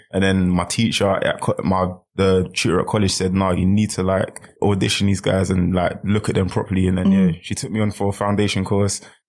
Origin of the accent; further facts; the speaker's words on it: London, United Kingdom; also born or lived in Bristol; I grew up in South London, mm-hmm. Bermondsey.